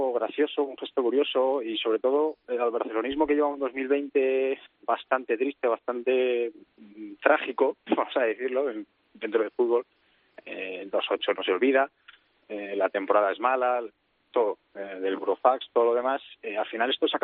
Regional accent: Madrid, Community of Madrid, Spain; vivo en Madrid y siempre seguí en Madrid. O sea, siempre he vivido en Madrid.

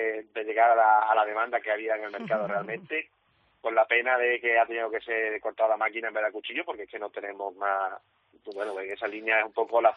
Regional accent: Badajoz, Extremadura, Spain; pero que sí, somos extremeños y la verdad es que la cultura del corte de jamón está muy arraigada a nuestra comunidad autónoma

